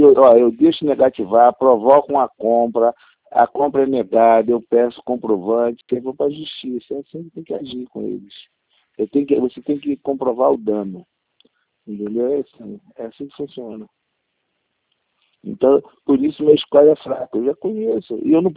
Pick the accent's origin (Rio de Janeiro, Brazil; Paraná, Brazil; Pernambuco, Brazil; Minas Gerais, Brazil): Rio de Janeiro, Brazil; eu sou carioca, sou filho de pernambucano.